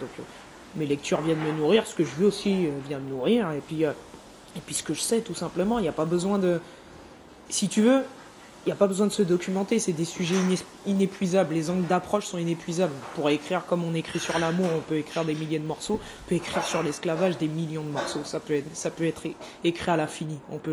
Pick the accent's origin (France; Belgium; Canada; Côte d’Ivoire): France; Martinique; Voilà, moi je suis des Antilles, je suis de la Martinique.